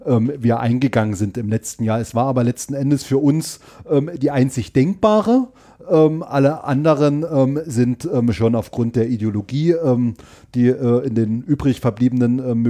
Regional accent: Görlitz, Saxony, Germany; in meiner Heimatstadt Görlitz-Skorzelitz einen Landestag

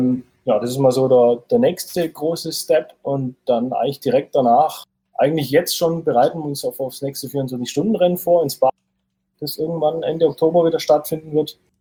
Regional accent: Baden-Württemberg, Germany; Aber als Schwabe ist man immer bescheiden.

